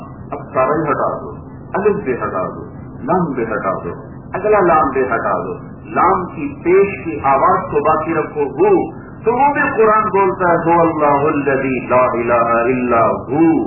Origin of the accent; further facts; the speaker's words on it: Multan, Punjab, Pakistan; born there; میں نے کب کہا تھا میں پاکستان میں ضلع ملتان میں پیدا ہو جاؤں, میں نے کب کہا تھا کہ میں پنجابی گھر میں پیدا ہو جاؤں